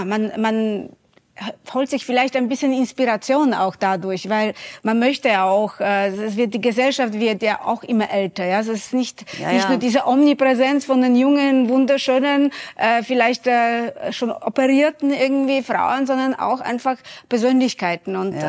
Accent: Poland; Ich darf sagen, ich bin Polin.

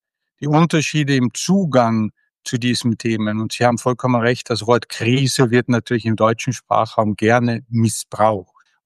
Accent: Austria; als Europäer, als überzeugter Europäer, als Österreicher, als einer, der auch den deutschsprachigen Raum liebt.

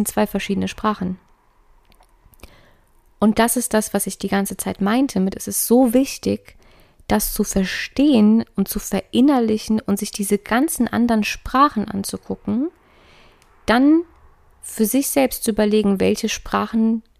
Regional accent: Darmstadt, Hesse, Germany; ich bin ja in Darmstadt groß geworden

